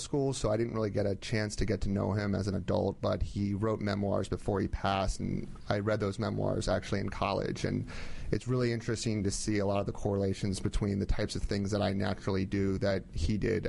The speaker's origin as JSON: {"language": "English", "town": "Columbia", "region": "Maryland", "country": "United States", "tie": "born or raised there", "said": "I grew up in Columbia, Maryland."}